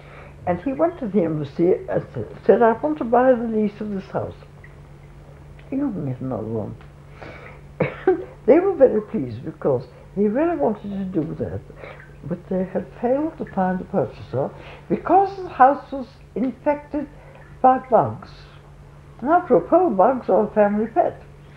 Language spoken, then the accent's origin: English; Brixton, London, United Kingdom; born there; In 1884, they lived in Brixton. I was born in Brixton in 1887.